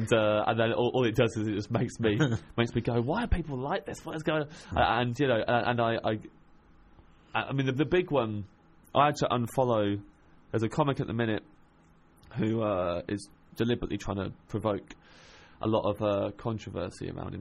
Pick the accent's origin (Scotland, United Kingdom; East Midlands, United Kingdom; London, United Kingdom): East Midlands, United Kingdom; Kettering; I grew up in Kettering in Northamptonshire.